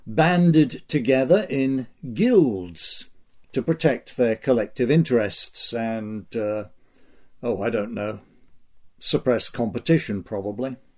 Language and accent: English; England, United Kingdom; in spite of having been born and raised in England and lived 5 years in London.